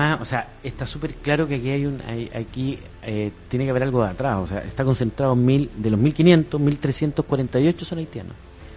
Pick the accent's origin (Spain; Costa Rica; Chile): Chile; Como los chilenos también hemos emigrado, y hablo ahí como un ex inmigrante